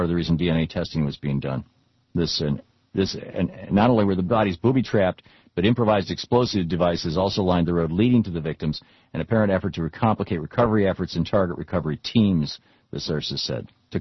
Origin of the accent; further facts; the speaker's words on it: Oregon, United States; One of them from my home state here in Oregon.